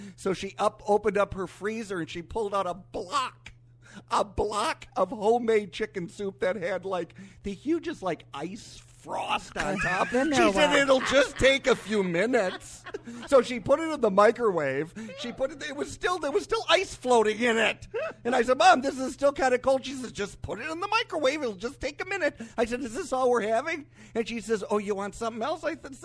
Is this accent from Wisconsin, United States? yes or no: yes; Milwaukee, Wisconsin, United States; That's where my family is from. I went to school miles from here. I'm from Milwaukee, but I went to school, a boarding high school called St. Lawrence Seminary in Mount Calvary, Wisconsin.